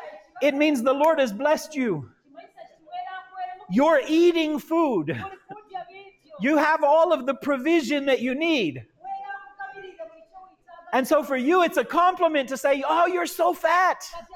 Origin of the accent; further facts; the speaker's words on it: United States; Can I just tell you, as an American, there's something very uncomfortable about your culture. When I go home to America